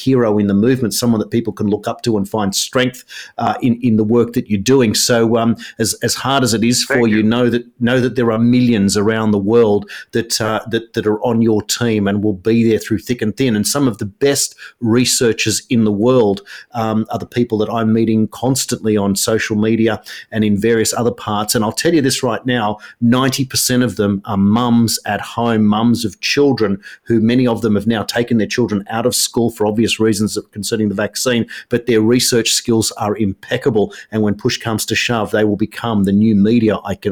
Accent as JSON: {"language": "English", "region": "New South Wales", "country": "Australia", "tie": "born or raised there", "said": "particularly here in my home state of New South Wales."}